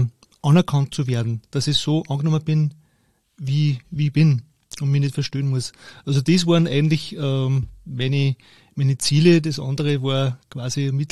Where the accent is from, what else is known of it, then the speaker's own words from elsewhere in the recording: Steyr, Upper Austria, Austria; Ich bin in Steyr geboren. Und in der Nähe aufgewachsen und ich habe Tischlermeister gelernt und bin Innenarchitekt, ja, schon langjährig tätig, bin 51